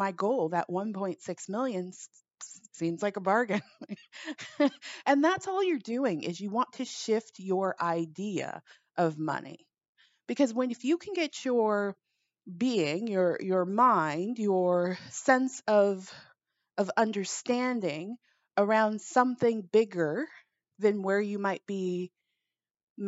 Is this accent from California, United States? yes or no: yes; Los Angeles, California, United States; And I grew up in Los Angeles, and I love it.